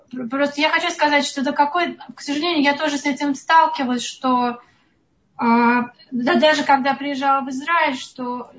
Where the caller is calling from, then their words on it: New York, United States; я тоже из Нью-Йорка, и действительно очень режет эта информация